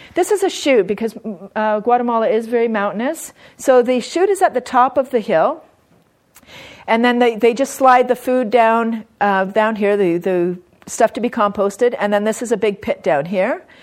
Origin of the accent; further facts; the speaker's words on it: Canada; they were so grateful that I came from Canada to come and help them.